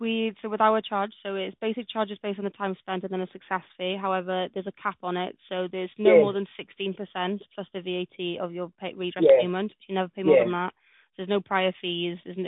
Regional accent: Wales, United Kingdom; first language Welsh; English is a second language; I'm Welsh. It's my first language.

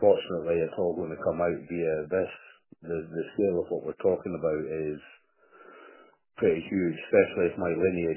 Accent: Scotland, United Kingdom; Sorry, I'm Scottish, I'm used to swearing.

